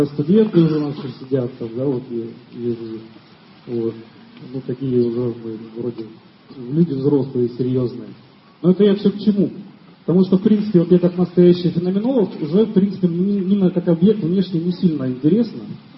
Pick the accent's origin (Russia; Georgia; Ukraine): Ukraine; Donetsk, Donetsk Oblast; вот я приехал из Донецка, вот у меня там с тем, что там происходит, много переживаний связано.